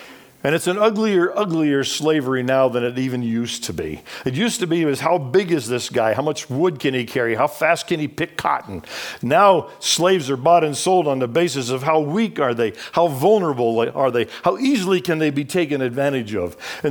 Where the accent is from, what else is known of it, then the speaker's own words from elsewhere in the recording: Côte d’Ivoire; When I was a little guy, I grew up in the Ivory Coast of West Africa, son of missionaries.